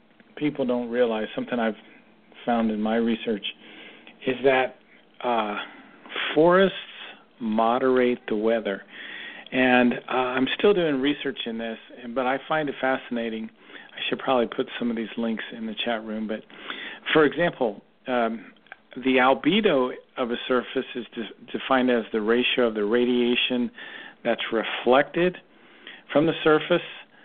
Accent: Cincinnati, Ohio, United States; But I grew up in Cincinnati, and I can remember not seeing the forest

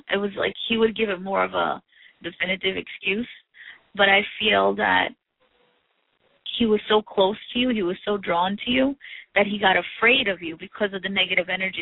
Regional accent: Newport, Rhode Island, United States; I grew up in Newport, Rhode Island. How are things back there?

